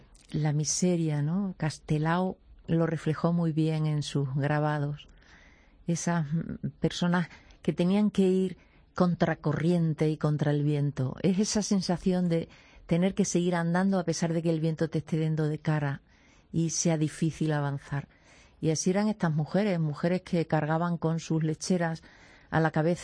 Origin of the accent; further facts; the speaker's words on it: Extremadura, Spain; Yo que soy extremeña, me ha costado.